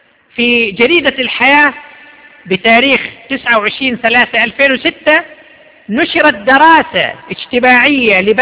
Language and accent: Arabic; Saudi Arabia; عندنا في المملكة العربية السعودية